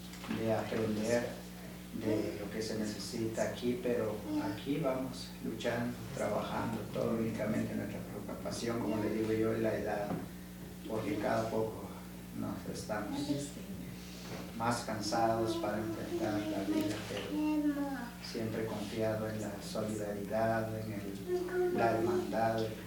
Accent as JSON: {"language": "Spanish", "country": "Guatemala", "moved": "yes", "lives_now": "United States", "said": "soy guatemalteco, pero vivo en Estados Unidos ya por muchos años y somos refugiados de guerra."}